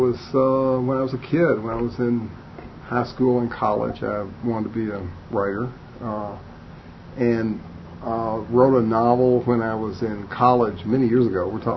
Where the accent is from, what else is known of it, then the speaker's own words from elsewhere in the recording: Upper South, United States; I'm somebody who came of age in the late 50s, early 60s. I'm from the Upper South.